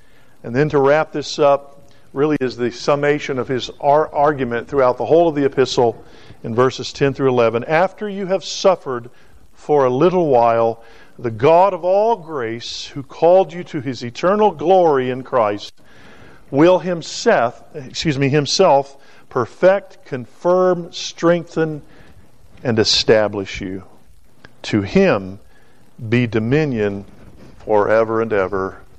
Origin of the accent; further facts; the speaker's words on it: the South, United States; I am from the South and I'm a lot slower.